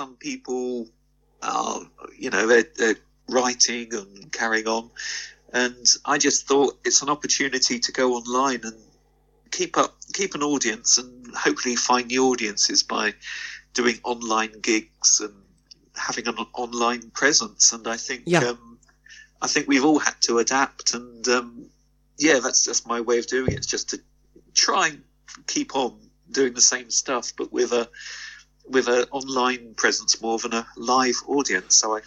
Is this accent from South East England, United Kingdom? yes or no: yes; Staines, South East England, United Kingdom; now in Paignton, United Kingdom; I live in the town of Paignton, not far from Totnes, and I come from Surrey originally, I come from Staines, and it's still unique living at the seaside.